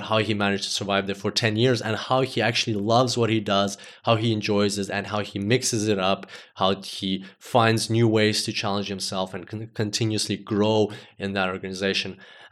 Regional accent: Australia; everybody was like, where are you from? Like, Australia.

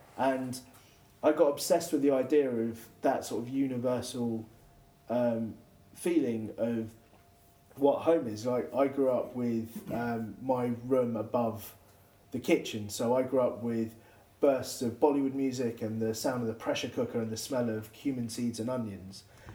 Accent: London, United Kingdom; now in Bristol, United Kingdom; I moved to Bristol in 2011. I'm from London. I grew up in London

